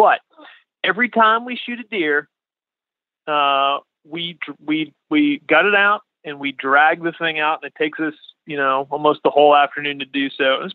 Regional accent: Latrobe, Pennsylvania, United States; I'm from near Pittsburgh, so a little town called Latrobe. You guys might know it for Rolling Rock beer and Arnold Palmer.

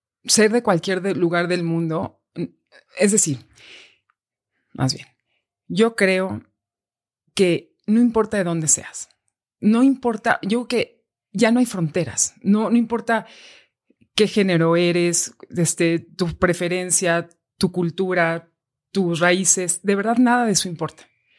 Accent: Mexico; cuando llegas y dicen, where are you from? From Mexico.

